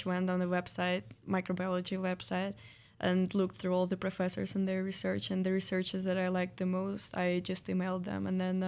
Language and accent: English; Moscow, Russia; now in Oregon, United States; I'm from Moscow, Russia, and it's plain. We don't have any mountains and we don't have any ocean.